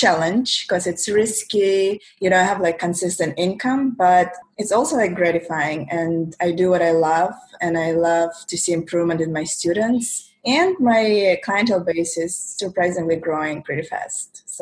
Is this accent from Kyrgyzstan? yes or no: yes; Kyrgyzstan; now in United States; So I immigrated to America in 2011, and I'm Korean ethnically, but I come from Kyrgyzstan, which is a former Soviet Union republic. So I moved to Virginia in 2011, and I pretty much had to start from scratch.